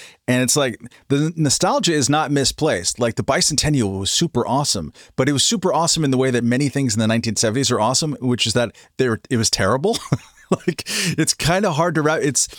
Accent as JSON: {"language": "English", "region": "California", "country": "United States", "tie": "born or raised there", "said": "And in my case, I grew up in California."}